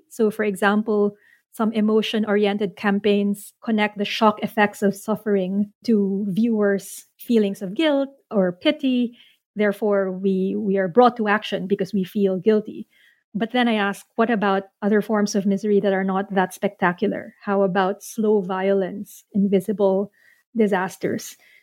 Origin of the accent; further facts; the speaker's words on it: Philippines; I'm Filipino, but I don't know the language. I'm fair-skinned, which is an indicator of class privilege in the Philippines.